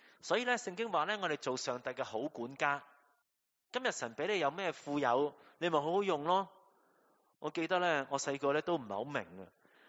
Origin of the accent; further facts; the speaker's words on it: China; 我哋中国人最明噶啦，为两餐物都很滞。